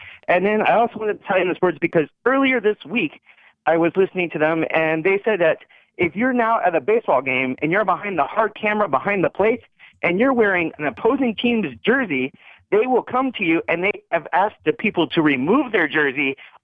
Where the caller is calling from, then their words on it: Las Vegas, Nevada, United States; in Vegas.